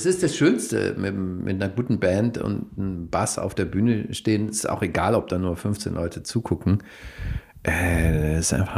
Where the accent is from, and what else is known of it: Bavaria, Germany; born or raised there